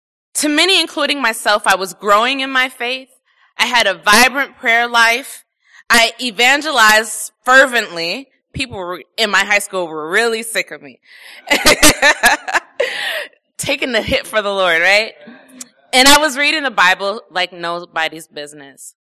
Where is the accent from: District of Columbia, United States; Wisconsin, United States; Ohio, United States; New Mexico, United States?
Wisconsin, United States; I hate January, even though I'm from Wisconsin, and so I'm used to this, but I'm not used to this.